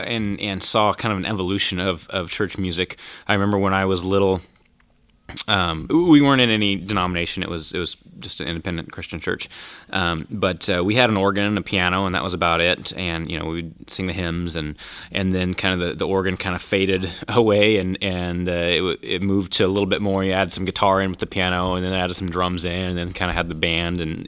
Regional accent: Kansas, United States; It's funny because I grew up in Southwest Kansas, and so you would think that would be kind of a natural

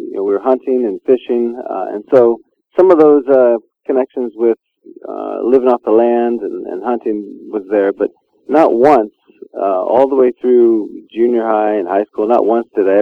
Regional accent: Spokane, Washington, United States; also born or lived in Seattle; I was born in Seattle, and then through Lutheran Social Services, adopted by my parents … raised in Spokane, Washington, in a Christian family

